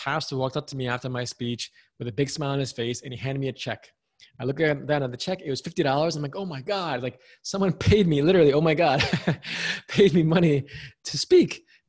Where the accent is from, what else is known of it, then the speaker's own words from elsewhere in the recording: New York, United States; I was born and raised in New York.